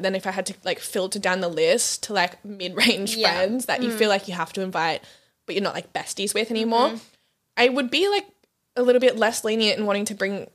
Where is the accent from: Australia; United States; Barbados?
Australia; especially where we grew up in Australia, tanning culture